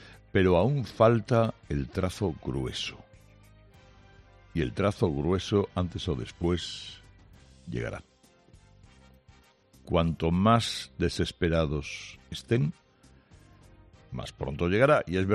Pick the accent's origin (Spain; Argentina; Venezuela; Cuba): Spain; de quienes padecemos el sanchismo, que somos todos los españoles